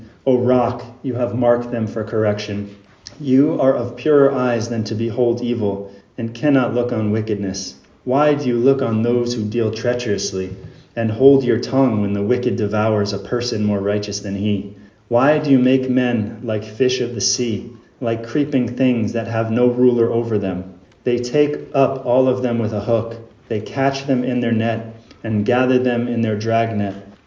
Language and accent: English; United States; It's probably pronounced Habakkuk, but I'm American, so I don't put accents on things.